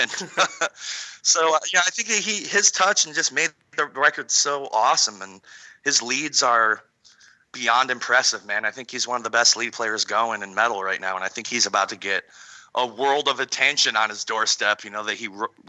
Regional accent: Detroit, Michigan, United States; And you know, we're from Detroit, so of course

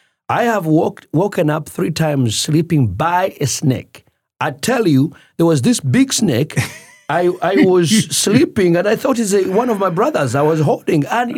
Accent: Uganda; I was actually born in Uganda. Okay. I grew up in Uganda. I did not go to Rwanda until I was in my late 20s, actually.

